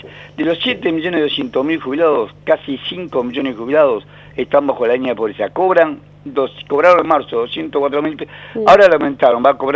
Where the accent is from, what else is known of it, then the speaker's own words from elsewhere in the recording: Tafí Viejo, Tucumán, Argentina; born there; now in Buenos Aires, Argentina; yo soy tucumano de nacimiento, hace muchísimos años que vivo en Buenos Aires, y nací en Tafí Viejo.